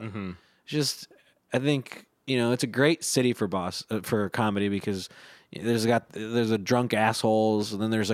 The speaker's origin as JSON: {"language": "English", "town": "North Smithfield", "region": "Rhode Island", "country": "United States", "tie": "born or raised there", "said": "I grew up in North Smithfield, which was kind of more like a not rural town. It was a small town, so I don't think it really had. It was next to a Woonsocket"}